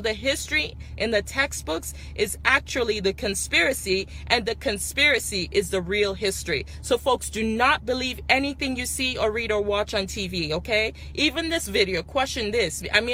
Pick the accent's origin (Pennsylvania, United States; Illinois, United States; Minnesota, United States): Minnesota, United States; Minneapolis; now in Missouri, United States; I'm running for Congress to represent Missouri, and I was born in Minneapolis. This hospital where George Floyd supposedly took his last breath is where I took my first breath. So I'm very concerned about what's happening right now in my home state.